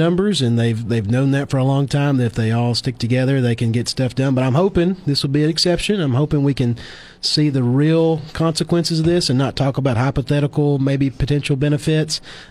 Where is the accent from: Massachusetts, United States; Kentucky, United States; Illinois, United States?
Kentucky, United States; now in San Luis Obispo, United States; So I'm born and raised in Kentucky. My wife, Kaya, is from Slo County. She brought me out here about 4 years ago, and we're married and live in San Luis Obispo now.